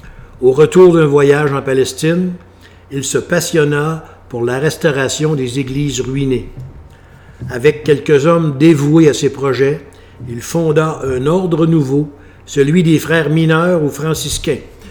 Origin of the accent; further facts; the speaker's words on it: Lac-Mégantic, Quebec, Canada; Voyez-vous, moi je me souviens, je viens de Lac-Mégantic, puis Sherbrooke